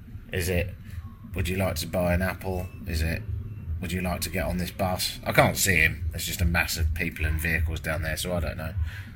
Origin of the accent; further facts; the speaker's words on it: United Kingdom; It's a bit of a curse being British sometimes, because you make observations and you just sound a bit like your great-granddad who used to do deplorable things.